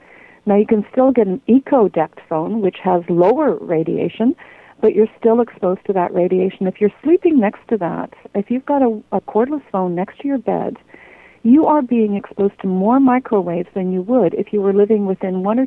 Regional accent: Canada; I'm a Canadian scientist

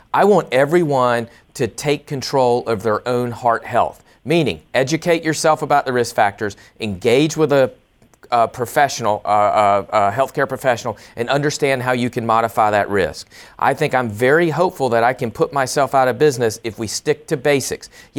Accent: the South, United States; Well, I'm from the South as well

